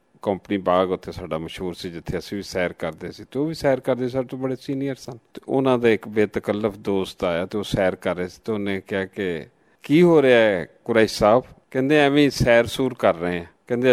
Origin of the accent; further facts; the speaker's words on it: Faisalabad, Punjab, Pakistan; ਬਸ ਮੇਰੀ ਜੰਮਪਲ ਅਤੇ ਫੈਸਲਾਬਾਦ ਦੀ ਹੈ, ਅਤੇ ਮੇਰੇ ਵਾਲਦੈਨ ਹੁਸ਼ਿਆਰਪੁਰ ਇੰਡੀਆ ਤੋਂ ਆਏ ਸੀ ਫੈਸਲਾਬਾਦ, ਉੱਥੇ ਮੈਂ ਪੈਦਾ ਹੋਇਆ